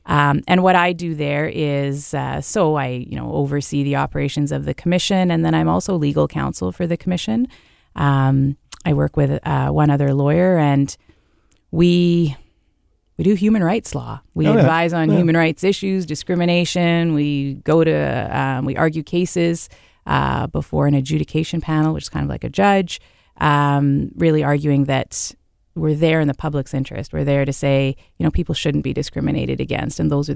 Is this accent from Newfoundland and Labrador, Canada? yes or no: no; Winnipeg, Manitoba, Canada; also born or lived in Victoria, Canada; I'm born and raised in Winnipeg, lived here all through high school, went to university, and then I went out west. I went out to Victoria for university, you know, had to get away from the prairies.